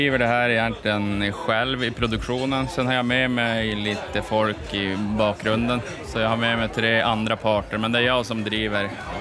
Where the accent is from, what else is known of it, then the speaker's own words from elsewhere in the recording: Piteå, Norrbotten County, Sweden; bara nu för att vi är från Piteå kanske många tänker att det ska ha med Norrbotten att göra.